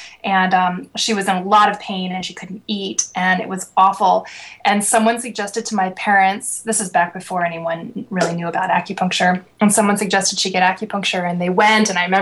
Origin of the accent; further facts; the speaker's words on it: Maryland, United States; moved away as an adult; now in Seattle, United States; got in my car and drove to Seattle. I was from Maryland, and I was going to become an artist.